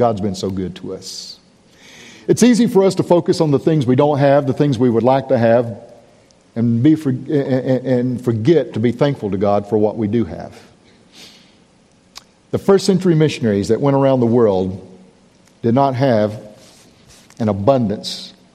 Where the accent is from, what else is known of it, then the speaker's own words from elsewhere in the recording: United States; I didn't give up my American heritage. I'm still an American.